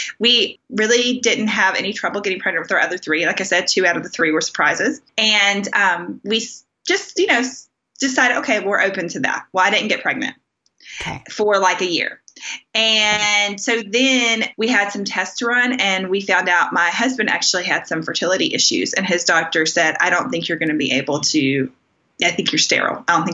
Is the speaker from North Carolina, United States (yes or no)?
yes; Charlotte, North Carolina, United States; I'm from North Carolina, the Charlotte area.